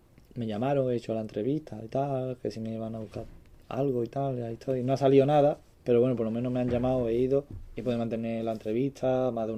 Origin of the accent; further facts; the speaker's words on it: Spain; Spanish is a second language; Yo ahora escucho inglés y lo entiendo todo, casi todo. El hablar, pues como somos los españoles, que nos cuesta más arrancar el acento